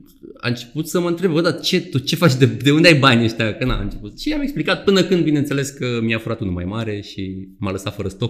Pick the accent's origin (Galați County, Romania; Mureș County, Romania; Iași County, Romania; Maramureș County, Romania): Galați County, Romania; Galați; Vin din Galați, într-o familie, n-aș spune chiar modestă, dar cred că normală.